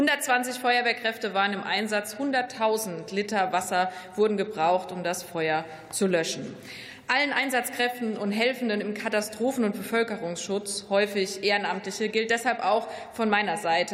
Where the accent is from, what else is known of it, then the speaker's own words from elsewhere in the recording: Rhineland-Palatinate, Germany; Ich komme aus Rheinland-Pfalz, einem Wahlkreis mit viel Wald im Herzen der Pfalz